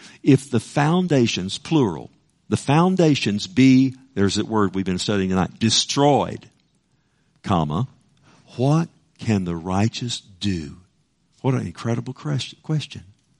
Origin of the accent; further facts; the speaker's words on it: United States; I love my country. I serve my country. I'm very thankful I'm an American, aren't you?